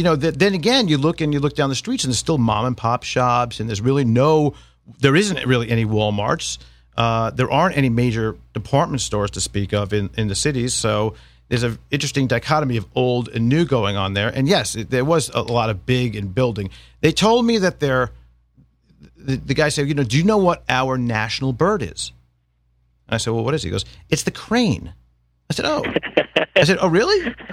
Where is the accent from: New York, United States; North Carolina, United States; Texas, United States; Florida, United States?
New York, United States; But I'm from New York originally, so that's kind of it reminded me of that a bit.